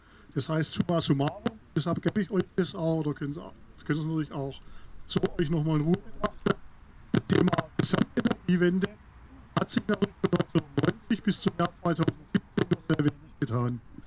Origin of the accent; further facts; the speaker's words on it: Baden-Württemberg, Germany; Also nicht nur bei uns in Baden-Württemberg werden übrigens keine neuen Windräder mehr gebaut